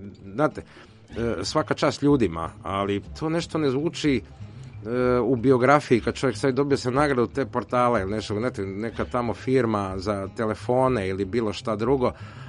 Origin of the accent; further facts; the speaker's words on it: Croatia; now in Serbia; A kod nas u Hrvatskoj vidite kako to suho, to da vam ne kažem.